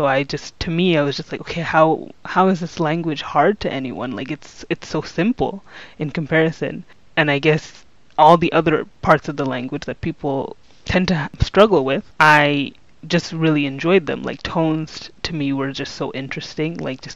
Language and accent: English; Quebec, Canada; So more specifically, I'm from Canada in the province of Quebec. So if anybody knows anything about that province, it's that it's mostly French-speaking. As a child, obviously, my whole life was in English.